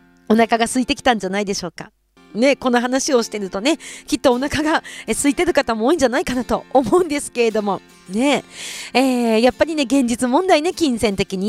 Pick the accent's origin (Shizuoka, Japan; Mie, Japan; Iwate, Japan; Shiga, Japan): Iwate, Japan; Kuji; 私の地元久慈の